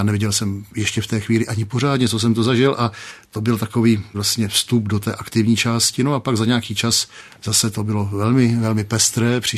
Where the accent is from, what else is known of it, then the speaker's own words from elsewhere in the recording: Prague, Czechia; born there; Docela přirozeně jsem se narodil v porodnici na Štvanici, což bylo příznačné.